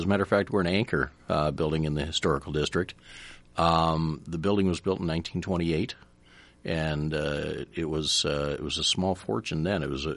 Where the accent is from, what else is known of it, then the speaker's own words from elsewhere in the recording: Ankeny, Iowa, United States; kind of like I grew up in Ankeny when it was very small.